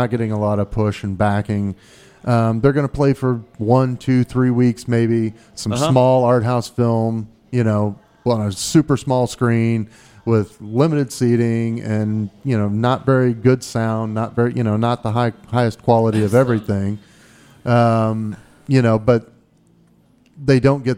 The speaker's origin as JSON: {"language": "English", "region": "Midwest", "country": "United States", "tie": "born or raised there", "lives_now": "Washington, United States", "said": "I grew up in the Midwest and grew up before all of this was obviously a point of contention."}